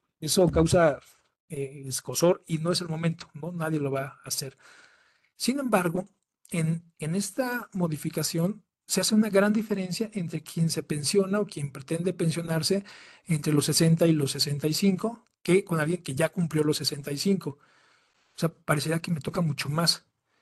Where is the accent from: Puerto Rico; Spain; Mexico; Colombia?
Mexico; ¿cuánto nos va a costar, ¿no?, como mexicanos?